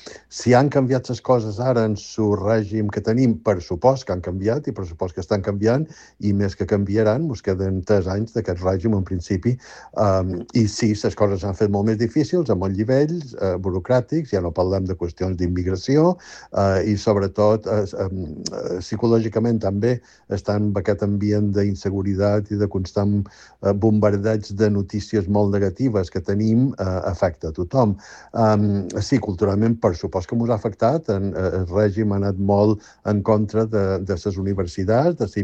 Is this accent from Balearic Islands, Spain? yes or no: yes; Ibiza, Balearic Islands, Spain; quan saben que som d'Eivissa, doncs normalment no només la reconeixen, sinó que fan algun comentari